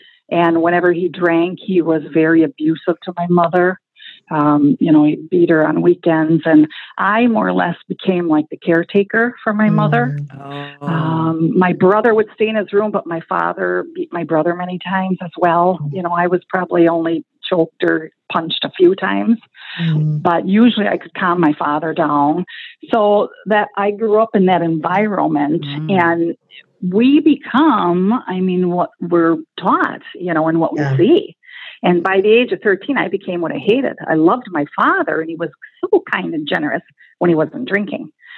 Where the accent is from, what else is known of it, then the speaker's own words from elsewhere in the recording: Wisconsin, United States; I mean, Wisconsin's a beautiful place.